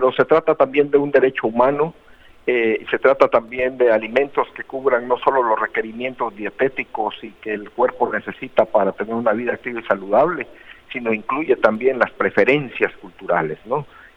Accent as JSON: {"language": "Spanish", "country": "Guatemala", "lives_now": "Montreal, Canada", "said": "Yo soy de Guatemala, exactamente, y trabajo en la Universidad McGill en Montreal, Canadá."}